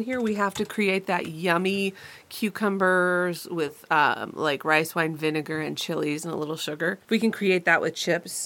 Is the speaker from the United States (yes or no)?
yes; Pacific Northwest, United States; I am from the Northwest. I do come from farm people